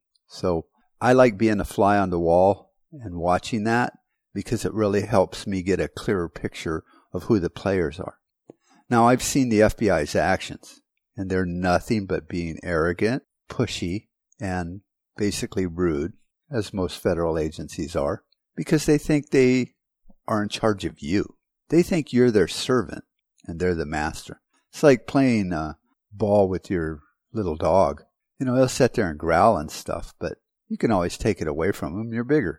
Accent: United States; Well, as an American, I don't like that.

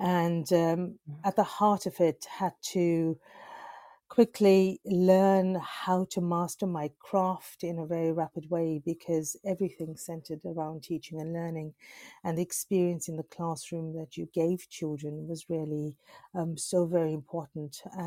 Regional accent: South Africa; now in Watford, United Kingdom; in apartheid South Africa. So, you know, for me, there was no equity and very limited opportunity as a South African Indian.

